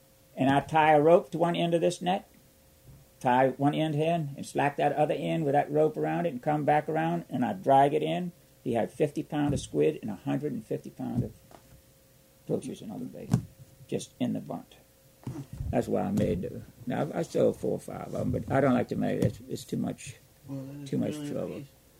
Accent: Missouri, United States; You know, I'm from Missouri, but I always had to try it out.

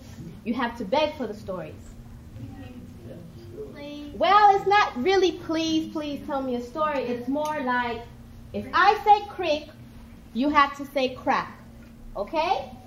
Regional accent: North Miami Beach, Florida, United States; I'm from North Miami Beach, Miami, Florida. Come a long way.

